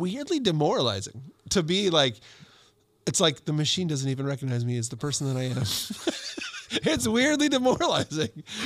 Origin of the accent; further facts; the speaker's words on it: California, United States; But I was raised in SoCal where I just knew that swing was going to ruin my family financially.